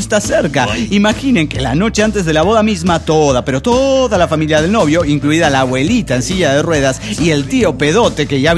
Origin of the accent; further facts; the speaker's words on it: Guadalajara, Jalisco, Mexico; now in El Salto, Mexico; soy tapatío, cabrones, y soy de Guadalajara, pero vivo en un municipio cerca de ahí llamado El Salto, Jalisco, que como ya expliqué, está muy contaminado. Sí, y pues trabajo en Zapopan, que me queda del otro lado de la zona metropolitana de Guadalajara.